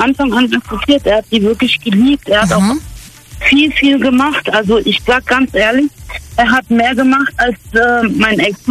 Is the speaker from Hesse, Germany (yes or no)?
no; Bonn, North Rhine-Westphalia, Germany; Ich bin 30 aus dem Raum Bonn.